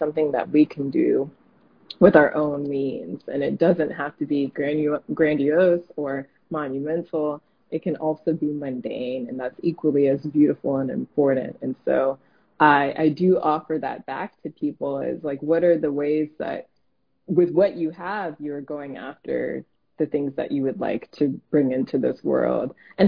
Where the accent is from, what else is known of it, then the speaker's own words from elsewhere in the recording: Seattle, Washington, United States; I'm from Seattle, Washington, the Pacific Northwest.